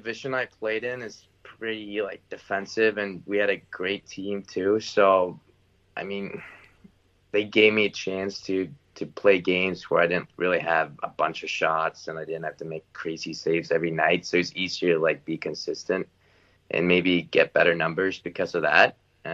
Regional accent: Sweden; first language Swedish; English is a second language; Then I'm like, okay, maybe I should start counting in Swedish because that's my native language.

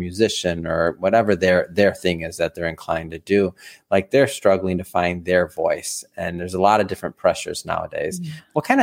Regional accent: Detroit, Michigan, United States; I mean, I'm from Michigan. I'm from Detroit.

